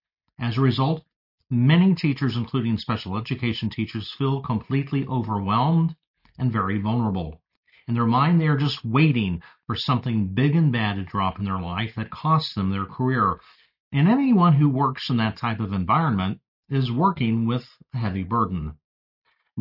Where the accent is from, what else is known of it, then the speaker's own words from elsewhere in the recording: El Paso, Texas, United States; my hometown area of El Paso